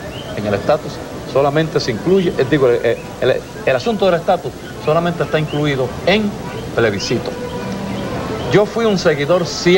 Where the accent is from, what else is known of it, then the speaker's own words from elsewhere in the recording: Puerto Rico; Yo soy puertorriqueño.